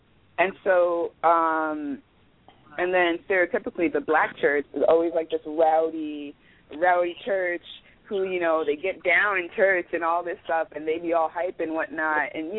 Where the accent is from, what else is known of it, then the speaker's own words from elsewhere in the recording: Brooklyn, New York, United States; especially the Black church community, I'm from Brooklyn